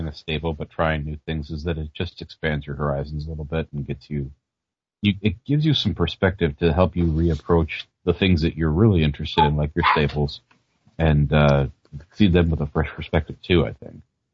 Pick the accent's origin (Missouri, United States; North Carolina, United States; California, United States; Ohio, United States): Missouri, United States; Did I mention I was born and raised in Missouri?